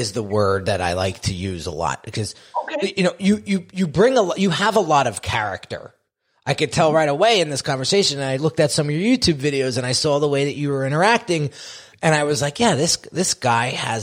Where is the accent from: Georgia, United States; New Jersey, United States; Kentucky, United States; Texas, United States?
New Jersey, United States; it took me a lot of time growing up in Jersey where everything is flash. Everything, well, where I grew up, everything was flash.